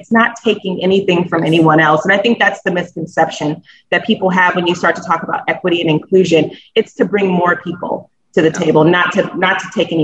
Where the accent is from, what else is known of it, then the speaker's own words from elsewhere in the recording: Indiana, United States; it's important to me because I'm from Indiana, and I firmly believe that every single Hoosier should have access to the tools necessary to live their best life.